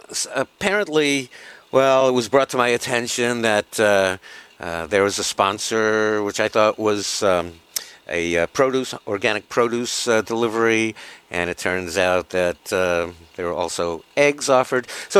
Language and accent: English; New York City, New York, United States; Now, New York City, my hometown, 39% flooded.